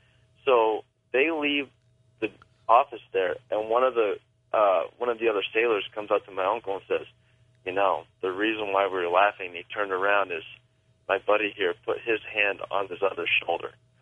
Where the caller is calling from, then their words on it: Tacoma, Washington, United States; Well, I am … I'm calling from Tacoma, Washington.